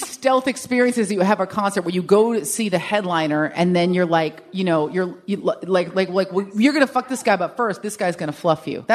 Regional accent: San Francisco, California, United States; So, like, I grew up in San Francisco, which was not, like, the hip-hop epicenter, but it was definitely, like, the underground hip-hop epicenter

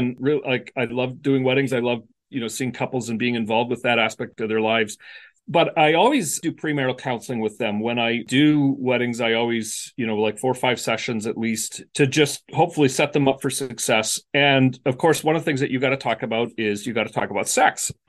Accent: Canada; also born or lived in West Michigan, United States; I don't know that it made it up to where I grew up in Canada quite as much as it did in West Michigan, where I went to school.

